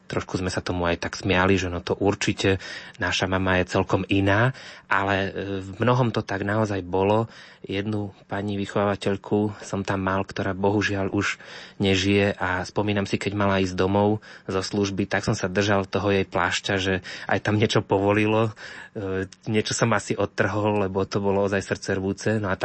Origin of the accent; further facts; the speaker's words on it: Trakovice, Trnava Region, Slovakia; Pochádzam z obce Trakovice, čo je neďaleko miest ako Hlohovec, Trnava alebo Piešťany. V Trnave som sa aj narodil v roku 1983.